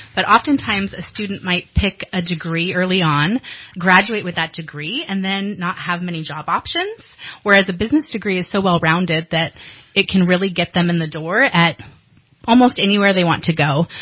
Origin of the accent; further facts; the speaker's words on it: Oregon, United States; Well, I am originally from Oregon, and I got my bachelor's degree at the University of Oregon.